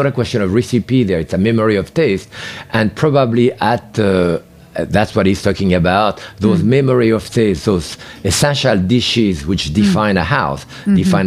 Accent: Bourg-en-Bresse, Auvergne-Rhône-Alpes, France; because I came from Bourg-en-Bresse, the chicken of Brest in France

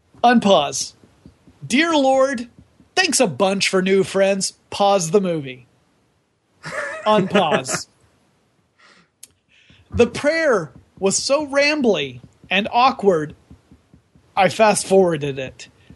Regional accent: Southeast, United States; It's the growing up in Southeast United States in the heart of Southern Baptist territory, I saw this kind of bullshit all the time.

